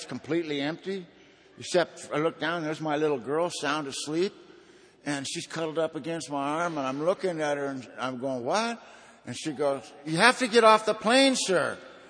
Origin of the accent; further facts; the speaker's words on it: California, United States; You know, I'm from Southern California.